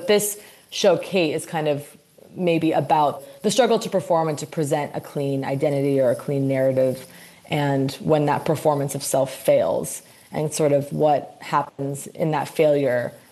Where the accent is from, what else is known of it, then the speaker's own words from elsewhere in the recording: Santa Monica, California, United States; I did grow up here. I grew up in Santa Monica, which I reveal in the show.